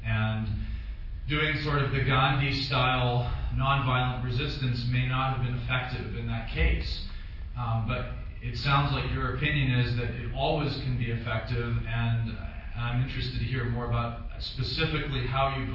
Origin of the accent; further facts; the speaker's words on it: Independence, Virginia, United States; I'm from Independence, Virginia, and I'm the chairman of the Democratic Party of Grayson County.